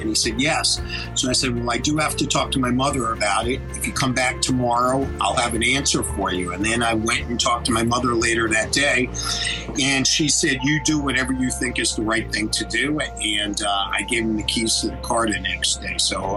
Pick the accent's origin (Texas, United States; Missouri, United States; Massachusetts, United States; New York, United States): New York, United States; Yonkers; I had a mother and a father and a younger brother, and we grew up in Yonkers, New York